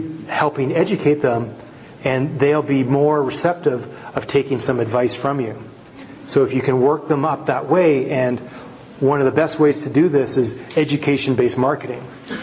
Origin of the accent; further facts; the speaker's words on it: Canada; accent: Canadian; You probably had a bit more of a feel to how I sounded and my Canadian accent and that before actually meeting me face to face.